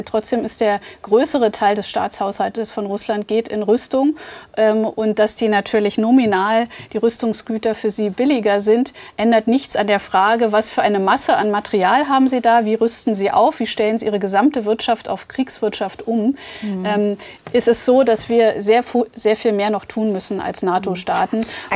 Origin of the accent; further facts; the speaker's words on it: Brandenburg, Germany; ich komme selbst aus Ostdeutschland, mein Wahlkreis ist Potsdam, ich komme aus Brandenburg.